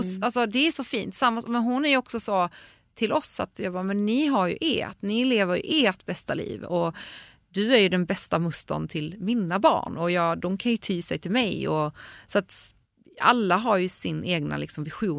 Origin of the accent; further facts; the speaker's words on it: Poland; Jag är från Polen och där jag är ju liksom gifte mig när jag var 35.